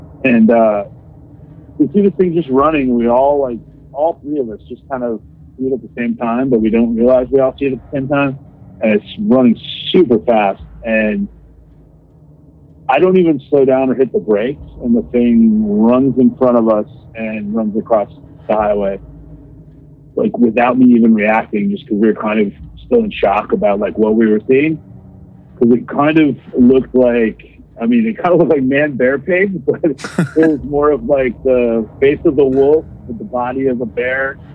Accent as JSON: {"language": "English", "town": "Theresa", "region": "Wisconsin", "country": "United States", "tie": "born or raised there", "said": "That's my hometown in Wisconsin, really small hometown."}